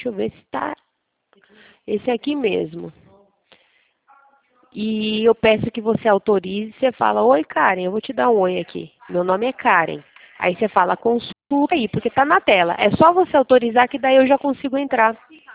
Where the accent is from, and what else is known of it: Sorocaba, São Paulo, Brazil